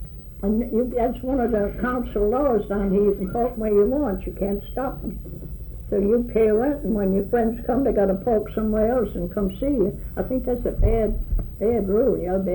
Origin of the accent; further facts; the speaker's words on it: New Orleans, Louisiana, United States; I was from New Orleans. And wasn't that coincidence?